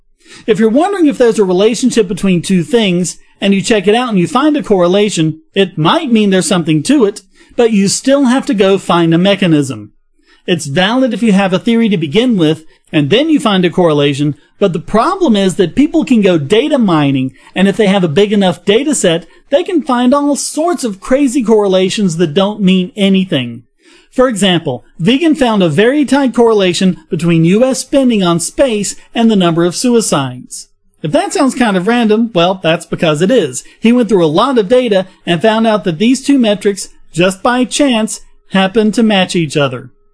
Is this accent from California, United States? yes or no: no; North Carolina, United States; For example, the precipitation in my home state of North Carolina correlates quite well